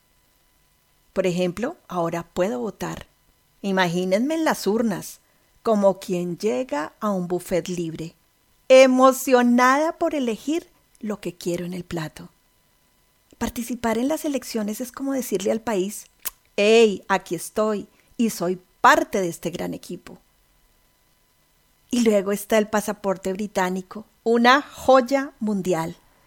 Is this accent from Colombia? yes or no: yes; Colombia; Colombia, el país que me vio nacer, crecer, que me dio una familia y mucho de lo que soy ahora.